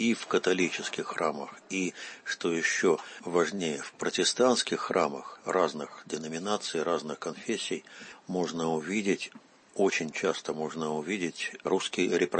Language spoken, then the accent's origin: Russian; Russia; Когда хозяин магазина узнает, вот, что я из России